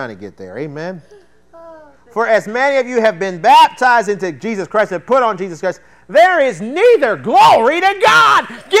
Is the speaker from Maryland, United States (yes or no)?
yes; Baltimore, Maryland, United States; I'm from Baltimore up there.